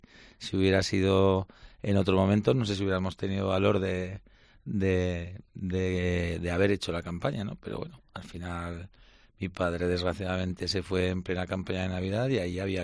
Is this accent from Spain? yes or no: yes; Spain; los españoles todavía somos muy, muy de tocar.